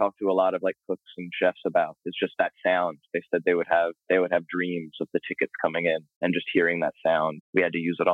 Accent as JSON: {"language": "English", "town": "Brooklyn", "region": "New York", "country": "United States", "tie": "born or raised there", "said": "I grew up not far from where I am now. I'm in Williamsburg now. And I grew up in an area called Carroll Gardens in Brooklyn."}